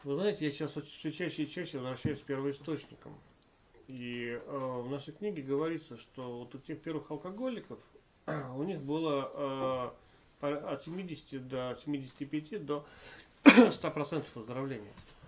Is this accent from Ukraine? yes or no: no; Moscow, Russia; вы знаете, я вот из Москвы